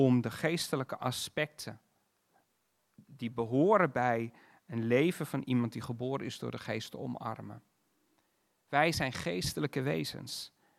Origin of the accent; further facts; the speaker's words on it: Netherlands; En we moeten vooral niet, en dat hebben we misschien als Nederlanders heel sterk, we moeten vooral niet te zweverig worden.